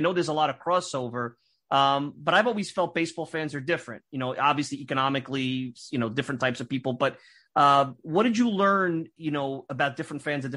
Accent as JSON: {"language": "English", "town": "Brooklyn", "region": "New York", "country": "United States", "tie": "born or raised there", "said": "You know, I'm a Northeast guy. I grew up in Brooklyn. I went to St. John's, so I kind of stayed home."}